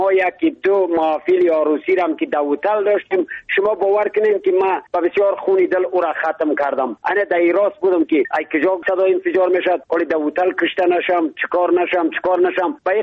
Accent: Badakhshan, Afghanistan

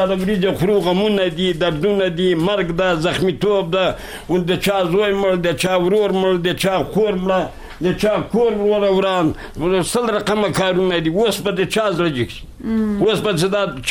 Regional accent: Kabul, Afghanistan; زه د کابل دی ولایت.

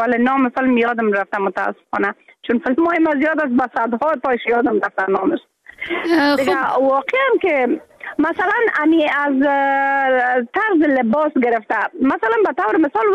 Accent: Afghanistan; moved away; حتی حالا که من در بیرون از افغانستان هستم

